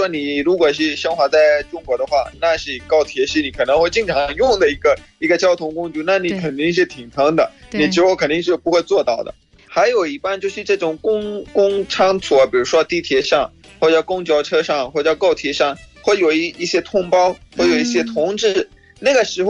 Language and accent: Chinese; Pakistan; Chinese is a second language